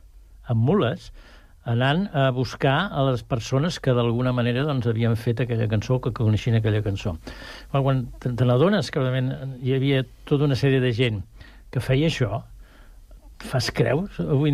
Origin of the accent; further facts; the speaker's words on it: Sant Cugat, Catalonia, Spain; i sempre per mi era el meu poble, Sant Cugat era el meu poble